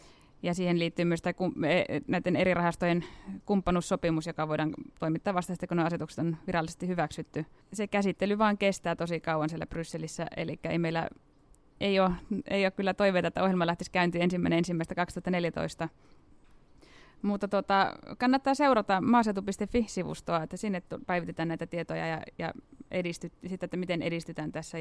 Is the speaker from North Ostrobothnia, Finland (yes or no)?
yes; North Ostrobothnia, Finland; kaupungissahan minä asun, mutta en ikinä ole kaupunkilaisiksi itseäni suostunut sanomaan. Ja olen siis Pohjois-Pohjanmaalta kotoisin maatilan kasvattaja ja koko lomani vietin niin syvällä maaseudulla, kun vaan pystyy olemaan.